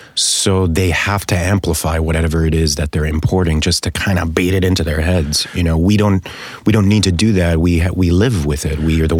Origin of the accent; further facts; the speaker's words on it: Queens, New York, United States; I did. Elmhurst, Queens. I was born in Flushing Hospital.